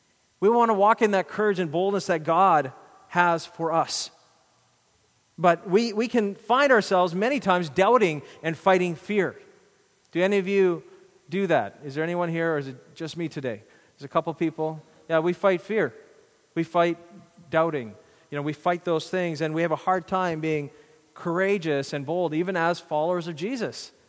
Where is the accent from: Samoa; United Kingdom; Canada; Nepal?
Canada; the significance of those sacrifices that were made for my freedom as a Canadian.